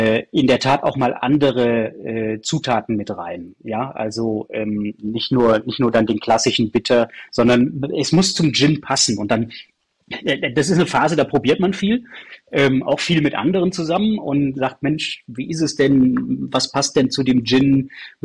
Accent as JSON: {"language": "German", "town": "Aachen", "region": "North Rhine-Westphalia", "country": "Germany"}